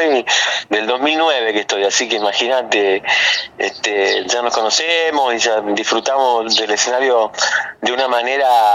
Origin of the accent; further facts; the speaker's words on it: Coronda, Santa Fe, Argentina; born there; Así es, nací en Coronda en el año 79.